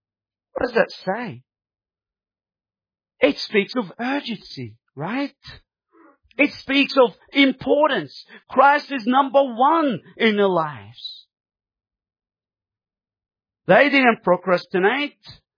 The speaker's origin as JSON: {"language": "English", "country": "Egypt", "second_language": "English", "said": "I come from Egypt. We do the same thing. We give them numbers. We don't give them names."}